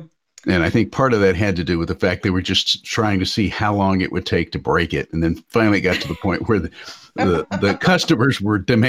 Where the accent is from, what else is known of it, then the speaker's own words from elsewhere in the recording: Nashville, Tennessee, United States; 2020 has been a really rough time for my hometown. I'm from Nashville.